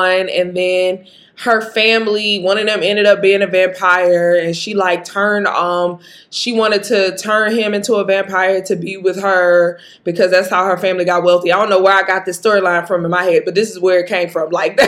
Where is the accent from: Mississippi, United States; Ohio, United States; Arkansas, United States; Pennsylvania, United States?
Mississippi, United States; Jackson; Baby, I'm from Jackson, Mississippi. I should have prefaced that at the beginning. I am from Jackson, Mississippi.